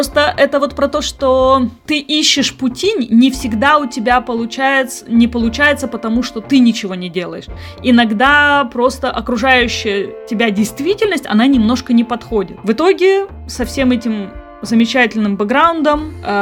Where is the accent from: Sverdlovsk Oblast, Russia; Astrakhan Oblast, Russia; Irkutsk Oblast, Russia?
Irkutsk Oblast, Russia; Irkutsk; Чтобы вы понимали, я из Иркутска. В Иркутске не то чтобы очень классно с работой.